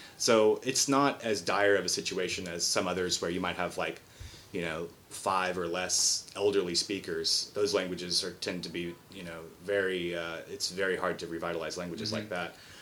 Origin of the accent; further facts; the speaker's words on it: Louisiana, United States; And I'm from South Louisiana, where we speak some Cajun French, which is pretty divergent from European French.